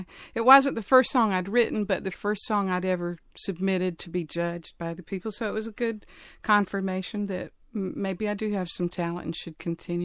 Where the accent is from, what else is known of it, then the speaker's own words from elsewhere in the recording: Spartanburg, South Carolina, United States; I grew up in Spartanburg in the Duncan Park neighborhood.